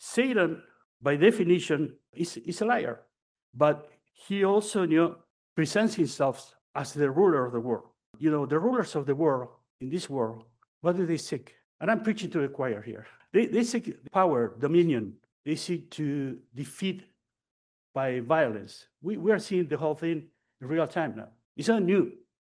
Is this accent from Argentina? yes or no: yes; Argentina; I grew up in Argentina, in the middle of dictatorships until, let me see, when I was 23 or 24, I voted for the first time, democracy.